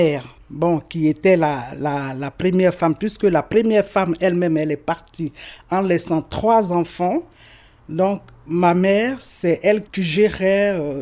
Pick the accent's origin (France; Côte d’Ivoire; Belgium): Côte d’Ivoire; now in La Chaux-de-Fonds, Switzerland; je suis ivoirienne, je viens de la Côte d'Ivoire. J'habite à La Chaux-de-Fonds depuis 1995.